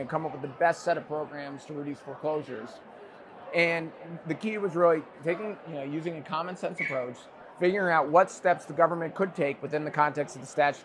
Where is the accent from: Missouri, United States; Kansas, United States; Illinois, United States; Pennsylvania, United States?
Missouri, United States; when I was a kid growing up in Missouri.